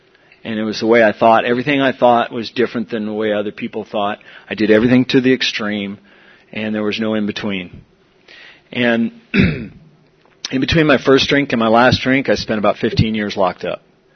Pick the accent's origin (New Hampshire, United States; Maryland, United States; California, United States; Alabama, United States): California, United States; San Diego; I was 15 years old, and I grew up here in San Diego. I grew up in Ocean Beach in the 70s.